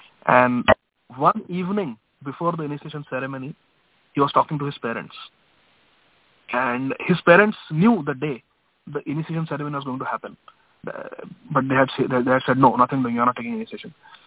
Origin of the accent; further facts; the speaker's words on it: Akola, Maharashtra, India; English is a second language; there is a train, Gitanjali Express, it goes from Bombay to Howrah, Calcutta. And it passes through my hometown, Akola. And Akola station comes early in the morning at 6 o'clock.